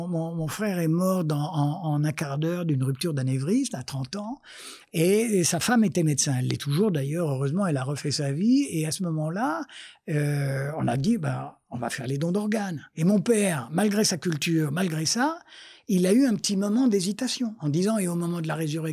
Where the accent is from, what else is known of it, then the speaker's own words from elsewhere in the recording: Offenburg, Baden-Württemberg, Germany; born there; French is a second language; Donc moi je suis né à Offenbourg qui, comme vous savez, non seulement était la ville de garnison de … mais était en plus dans la zone française